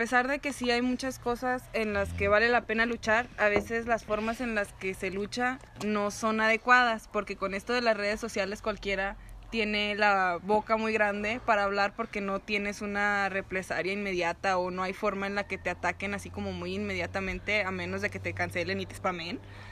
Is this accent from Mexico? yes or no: yes; Santa María, Durango, Mexico; now in Torreón, Mexico; yo soy de aquí, de Santa María